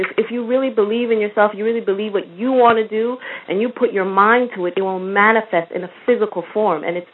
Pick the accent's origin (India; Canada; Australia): Canada; Toronto, Ontario; now in United States; I lived in the States, and I'm originally from Toronto, Canada. I came back 5 years ago.